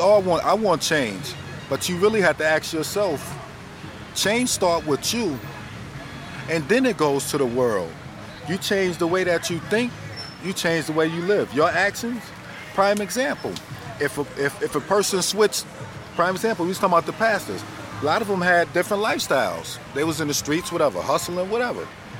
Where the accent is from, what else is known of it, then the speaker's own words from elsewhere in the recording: Buffalo, New York, United States; Yeah, I'm from Buffalo.